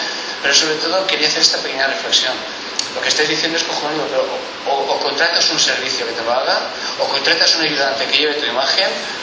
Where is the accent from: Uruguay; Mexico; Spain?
Spain; Yo soy un fotografito español